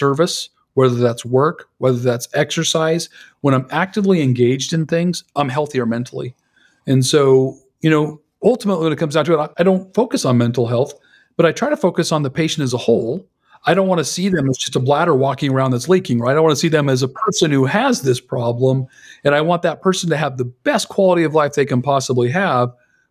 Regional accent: Salt Lake City, Utah, United States; because I come from Salt Lake, I have connections to get people in to see whoever they need to see.

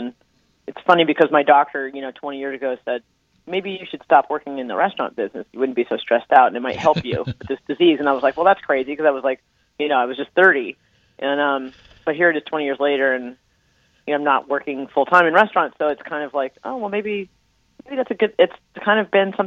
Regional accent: West Coast, United States; now in New York, United States; I'm from the West Coast, but I live in New York

